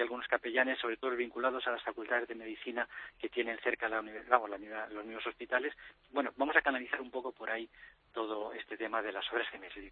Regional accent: Madrid, Community of Madrid, Spain; al fin y al cabo somos jóvenes de Madrid

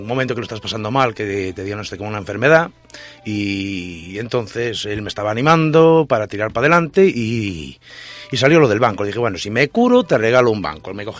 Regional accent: Fene, Galicia, Spain; En mi tierra, en Fene, donde vivo, tenemos los asientos más duros del mundo

